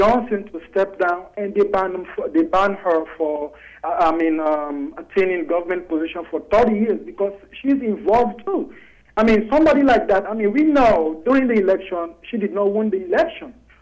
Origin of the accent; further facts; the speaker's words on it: Sierra Leone; I'm from Sierra Leone, too.